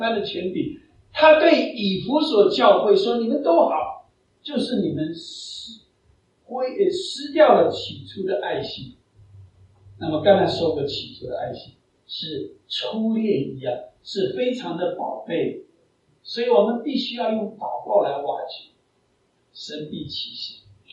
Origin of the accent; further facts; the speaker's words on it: China; 我们中国人说破镜难圆，覆水难收，不是吗？